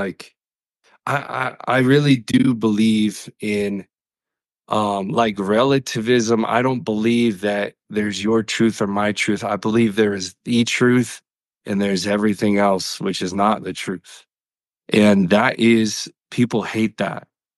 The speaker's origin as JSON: {"language": "English", "region": "Connecticut", "country": "United States", "tie": "born or raised there", "lives_now": "Colorado, United States", "said": "I live in Colorado, United States. It's beautiful here. I love it. I was raised in Connecticut."}